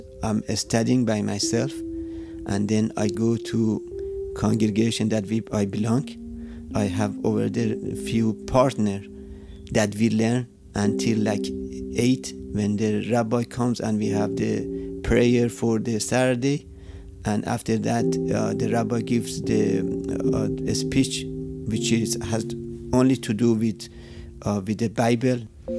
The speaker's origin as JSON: {"language": "English", "country": "Iran", "second_language": "English", "moved": "yes", "lives_now": "United States", "said": "I'm not from United States, as you notice from my accent. I'm from Iran. On 1979, a lot of Jews, including me, they left Iran to come to the United States"}